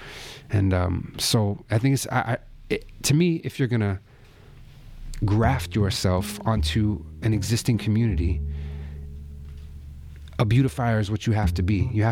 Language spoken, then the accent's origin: English; New York, United States; I grew up in the Upper West Side when it was not a wealthy neighborhood. It was a middle class and upper middle class in some places.